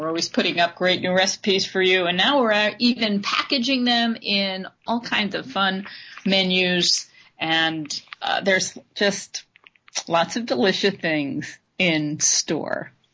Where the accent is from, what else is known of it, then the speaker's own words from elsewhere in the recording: New York, United States; also born or lived in California; I live in New York right now and I'm from New York, but I was living in California for about 9 years